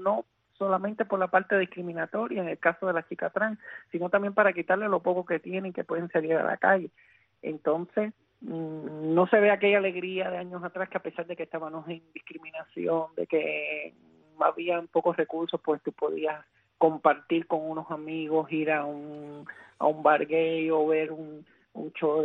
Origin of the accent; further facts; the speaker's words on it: Cuba; somos cubanos a los cuales nos afectan todos los problemas que afectan al cubano de a pie.